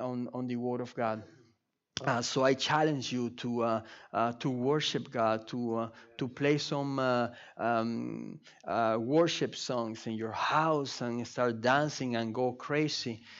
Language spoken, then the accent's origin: English; Venezuela; English is a second language; now in Quebec, California, United States; I have an accent. So I'm from Venezuela. I grew up there. I came to Canada, and now I moved to Quebec, and now it's all a mess in my mind. It's just French, English, I don't know, Spanish